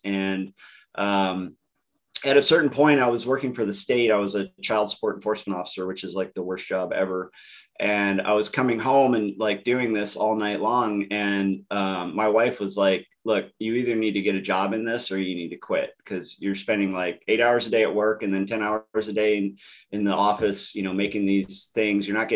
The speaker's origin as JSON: {"language": "English", "region": "Alaska", "country": "United States", "tie": "born or raised there", "said": "I grew up in Alaska, and me and my mother, we went on a road trip. And a road trip in Alaska is what you can imagine it is."}